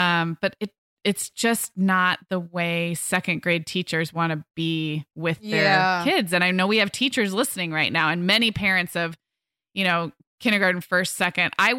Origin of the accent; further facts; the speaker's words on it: Santa Barbara, California, United States; we moved our family back to my hometown in July.